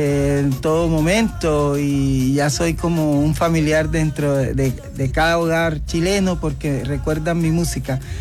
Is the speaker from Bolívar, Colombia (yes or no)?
yes; Cartagena, Bolívar, Colombia; yo soy de la costa, soy costeño, soy de Cartagena de India, porque la costa Caribe es diferente, la gente, la alegría, el jolgorio, todos lo hacemos fiesta allá.